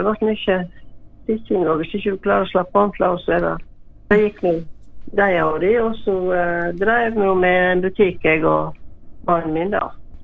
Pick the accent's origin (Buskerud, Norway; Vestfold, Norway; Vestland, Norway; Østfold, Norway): Vestland, Norway; Høyheimsvik; Jeg vokste opp inne i Høyheimsvik, på en plass som vi kaller Noreng, og der vokste jeg opp og hadde en søster, mor og far, og hadde det godt.